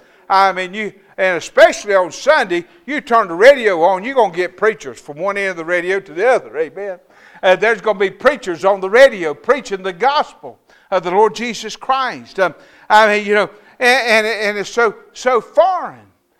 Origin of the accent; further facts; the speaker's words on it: North Carolina, United States; I'm from North Carolina. And North Carolina is known as the Bible Belt.